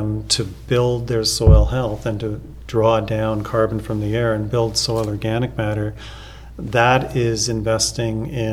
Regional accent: Ontario, Canada; I mean, I grew up in Wellington County. I know how people think, and I think I would represent what they want.

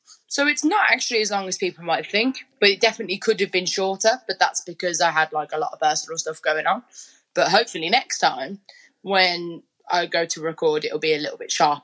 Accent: Birmingham, West Midlands, United Kingdom; I was actually a little bit concerned because I'm from Birmingham. I don't know Bristol at all.

